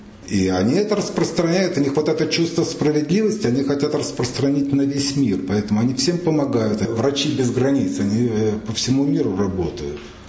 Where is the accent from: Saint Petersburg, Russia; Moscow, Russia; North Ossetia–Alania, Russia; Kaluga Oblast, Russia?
Moscow, Russia; moved away as an adult; Я москвич, я до этого всю жизнь прожил в Москве, я знаю прекрасно Москву, я здесь сформировался, много сделал еще до отъезда.